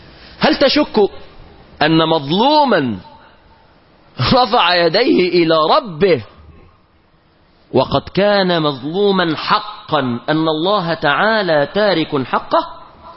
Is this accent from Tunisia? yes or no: no; Egypt